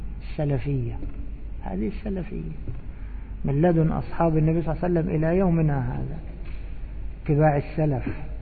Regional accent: Egypt; إحنا نقول عندنا في مصر قاعد يدخل

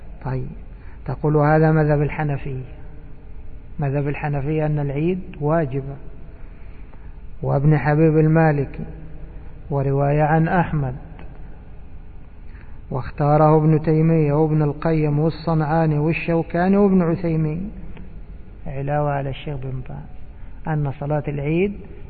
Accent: Egypt; يعني يقولوا عندنا في مصر هذا مالي هدومه راسخ

